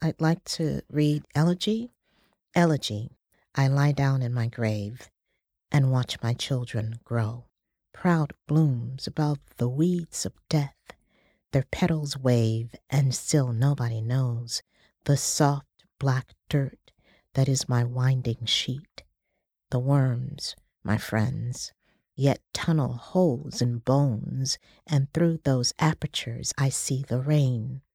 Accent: Dallas, Texas, United States; From where I grew up in Dallas, Texas, I was very familiar with them

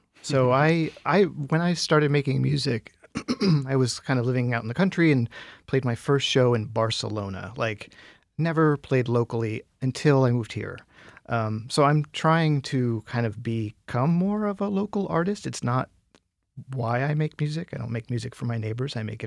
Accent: Buffalo, New York, United States; So I grew up in Buffalo, not too far from here.

